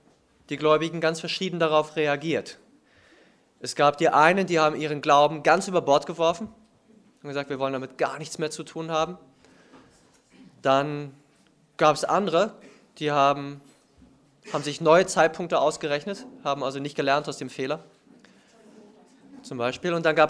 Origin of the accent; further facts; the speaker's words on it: Baltic coast, Germany; Ich bin an der Ostsee groß geworden und ich habe dort immer am Horizont diese Schiffe liegen sehen